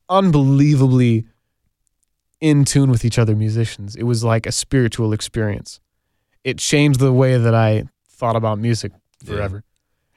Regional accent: Chico, California, United States; I saw them in my hometown of Chico, California.

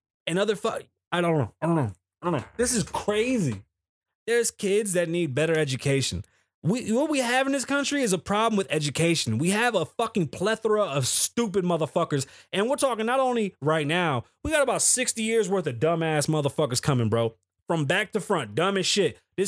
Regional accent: New York, United States; now in Las Vegas, United States; Watch, you go, I'm from New York. Yeah, I know. Me too. But now what? I like Vegas a lot better.

